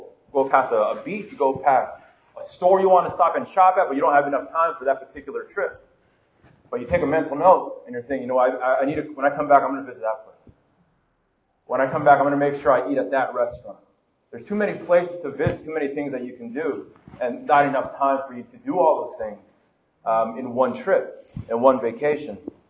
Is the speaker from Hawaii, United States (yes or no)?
yes; Hawaii, United States; born there; Hawaii is one of those places, and I was born in Hawaii, and I've gone to Hawaii several times in my life.